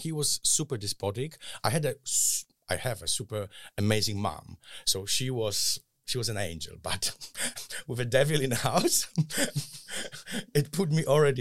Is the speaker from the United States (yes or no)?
no; Poland; I grew up in Poland. I was born in mid-70s in a very rural area where Catholic Church was the biggest authority